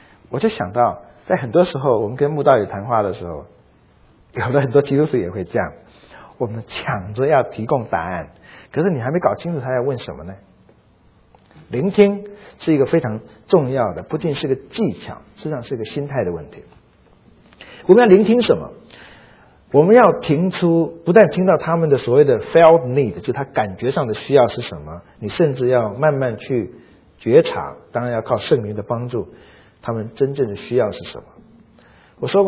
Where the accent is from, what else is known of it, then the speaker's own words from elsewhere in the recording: Taiwan; 我是来自于台湾的背景